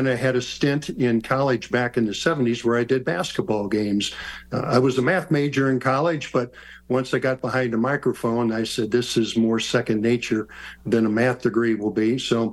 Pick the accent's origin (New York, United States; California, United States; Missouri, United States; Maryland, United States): Missouri, United States; St. Louis; But growing up in St. Louis, there was Harry Carey, Jack Buck, and Joe Garagiola.